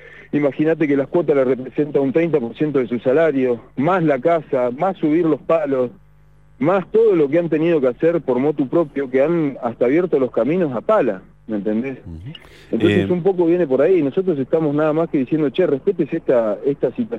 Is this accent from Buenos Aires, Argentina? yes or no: no; Neuquén, Argentina; yo soy neuquino nativo de quinta generación